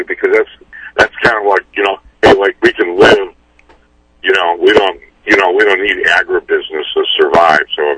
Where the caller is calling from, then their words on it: Idaho, United States; I'm calling from Idaho.